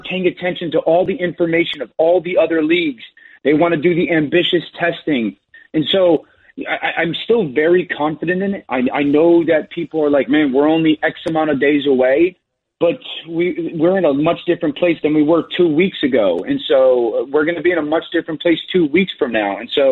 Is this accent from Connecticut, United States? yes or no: yes; Connecticut, United States; My sophomore year of high school, I grew up in Connecticut. And there's a pocket of Connecticut that's got some pretty good, decent high school football for Connecticut, known as the Valley. That's where I'm from.